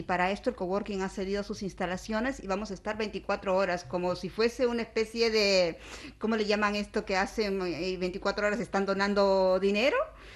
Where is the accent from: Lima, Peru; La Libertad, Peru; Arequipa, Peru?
Lima, Peru; now in Almería, Spain; estoy yo, que soy de Lima, Perú, de aquí a Lima.